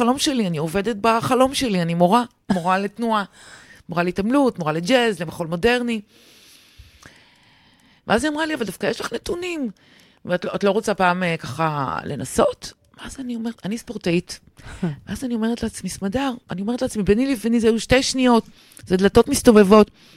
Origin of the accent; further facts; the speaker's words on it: Kiryat Motzkin, Haifa District, Israel; moved away; מהקריות. בקירת מוצקין, גדלתי בקירת מוצקין בשנות ה-60, מקום קטן, תמים. אמנם עזבתי לפני הרבה שנים, אבל הקריות אף פעם לא עזבו אותי.